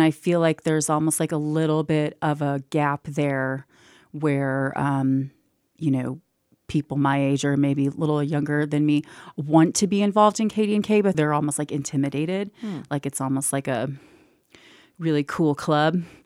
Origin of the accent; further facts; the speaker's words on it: Austin, Texas, United States; also born or lived in Durango / Denver; I am originally from Austin. I've been in the Valley for 10 years by way of Durango for about 10 years and then Denver.